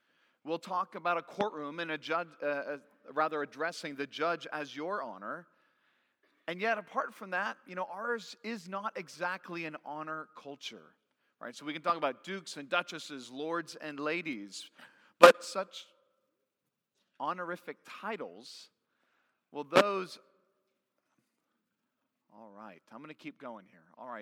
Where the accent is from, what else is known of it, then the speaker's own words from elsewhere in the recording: California, United States; where I was raised in Northern California